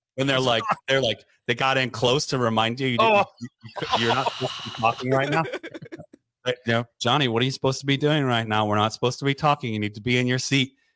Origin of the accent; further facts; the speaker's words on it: Detroit, Michigan, United States; growing up in Detroit by so many factories and some. Also living by a paper mill now twice in my life